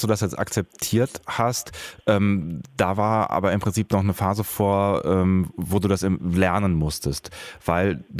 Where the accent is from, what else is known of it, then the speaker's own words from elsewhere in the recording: Aachen, North Rhine-Westphalia, Germany; Ich komme aus Aachen und Aachen ist eine der Städte in Deutschland, wo es ein Spielcasino gibt.